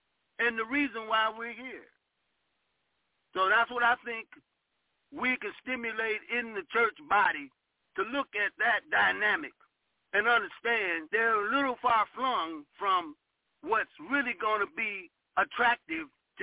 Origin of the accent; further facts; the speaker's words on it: Cleveland, Ohio, United States; because I'm from Cleveland, Ohio, and I used to be involved with the anti-drug and working with schools.